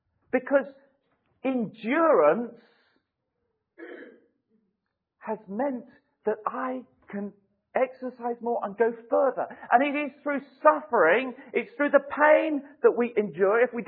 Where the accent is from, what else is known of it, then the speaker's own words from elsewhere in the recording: United Kingdom; And perhaps, maybe as British, we don't get to the pity party that's in the valleys.